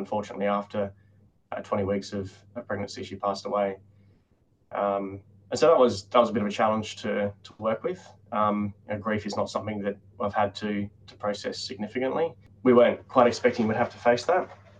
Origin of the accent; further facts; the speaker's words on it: Adelaide, South Australia, Australia; Yeah, so I grew up in Adelaide as well.